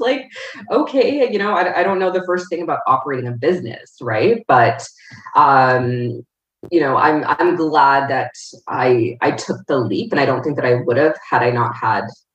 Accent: Scarborough, Ontario, Canada; So I grew up in Scarborough

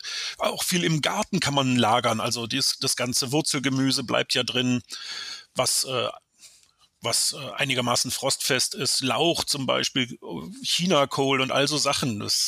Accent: Lake Constance, Germany; Ich bin Journalist, komme ursprünglich vom Bodensee.

